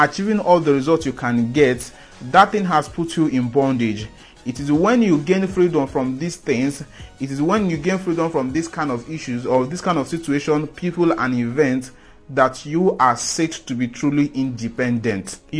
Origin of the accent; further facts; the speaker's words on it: Nigeria; My emphasis and my choice of using Nigeria is because I am a Nigerian